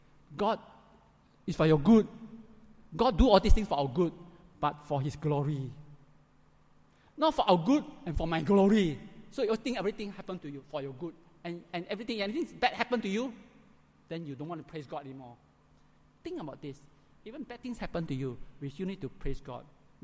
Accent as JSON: {"language": "English", "town": "Kluang", "region": "Johor", "country": "Malaysia", "tie": "born or raised there", "said": "our teacher asked us to write something about the flood in Kluang, my hometown, Kluang."}